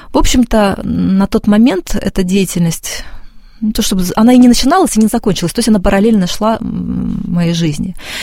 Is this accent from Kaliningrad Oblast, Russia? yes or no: yes; Kaliningrad, Kaliningrad Oblast, Russia; это мой родной город Калининград